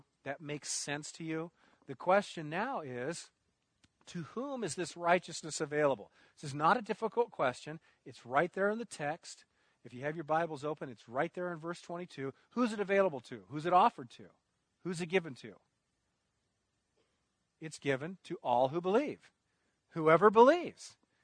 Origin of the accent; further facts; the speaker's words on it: Newton, Iowa, United States; I was invited to preach in my hometown in Newton, Iowa. Not a big town. It's close to Des Moines, about 30 miles from Des Moines, 17,000 people.